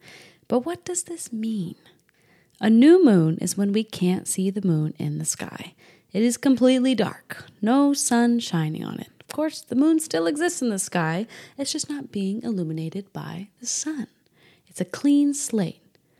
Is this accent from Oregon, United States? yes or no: no; New Hampshire, United States; I grew up in New Hampshire. I know exactly what it looks like.